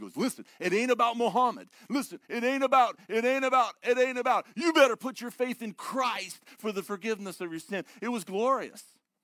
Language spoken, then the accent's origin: English; Ohio, United States; But I'm from Ohio. We never even made the tournament, so what do I know?